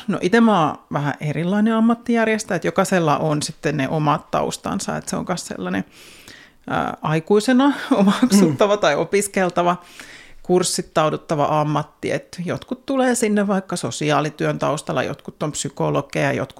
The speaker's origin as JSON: {"language": "Finnish", "town": "Turku", "region": "Southwest Finland", "country": "Finland", "said": "No mä tuun Turusta ja turkulainen ei tietenkään lähde Turusta kulumallakaan"}